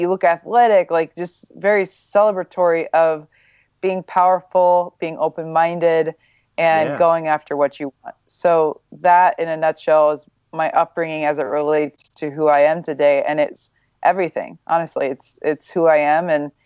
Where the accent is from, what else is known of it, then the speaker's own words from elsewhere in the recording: Midwest, United States; I grew up in the Midwest, very normal, I guess you could say, just a mom and a dad, two sisters, Midwest, not rich, not poor